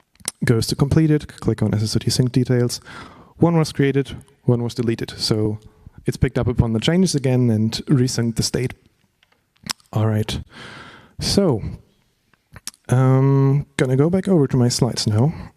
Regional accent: Bremen, Germany; now in Hamburg, Germany; because we're in Hamburg, and the ones from Bremen, because I come from Bremen

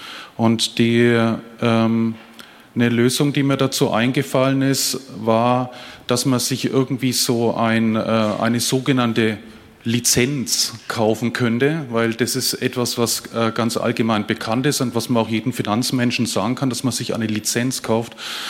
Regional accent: Nuremberg, Bavaria, Germany; ich komme aus Nürnberg.

